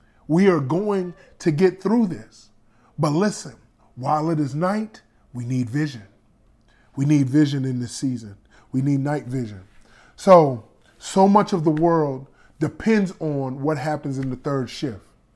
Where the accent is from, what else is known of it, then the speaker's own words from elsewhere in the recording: Florida, United States; It was the strangest thing to me to be a Florida boy who is used to, I'm from the Sunshine State, and then to go through a winter in Denmark.